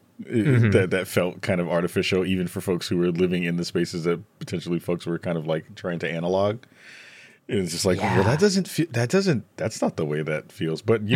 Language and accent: English; Bronx, New York, United States; And you have to understand, I'm from the Bronx. We're like, no.